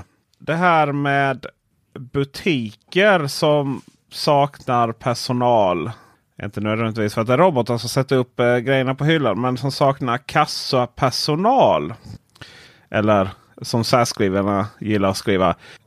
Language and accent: Swedish; Blekinge, Sweden; mitt ute i skogen i Blekinge där jag kommer från